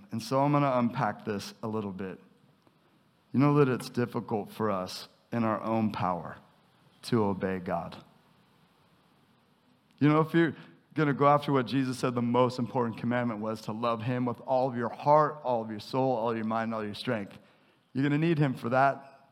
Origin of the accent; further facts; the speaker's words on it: United States; I am so American, and I am so into my freedom